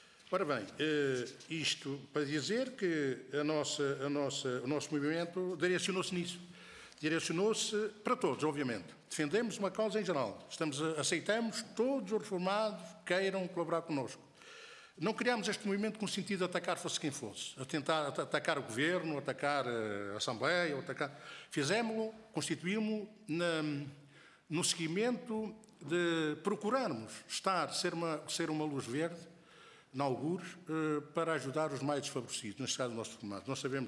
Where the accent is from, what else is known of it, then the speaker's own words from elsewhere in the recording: Pampilhosa da Serra, Centre, Portugal; na minha aldeia, aqui em Pampilhosa da Serra